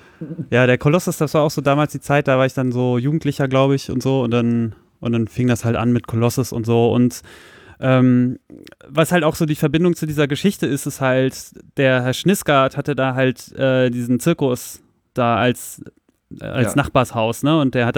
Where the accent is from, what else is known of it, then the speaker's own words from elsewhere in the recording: Soltau, Lower Saxony, Germany; ich komme aus Soltau raus, kurz vor der Einfahrt zu Wolterdingen.